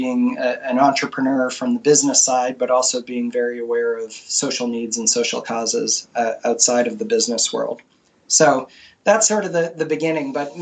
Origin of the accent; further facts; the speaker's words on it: Massachusetts, United States; So the long story is I grew up outside of Boston. I am the son of a tech entrepreneur in the Route 128 area